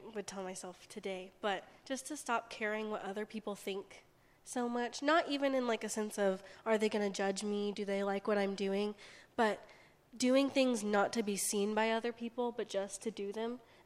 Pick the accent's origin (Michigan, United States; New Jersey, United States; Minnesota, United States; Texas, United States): Texas, United States; Fort Worth; I'm from Fort Worth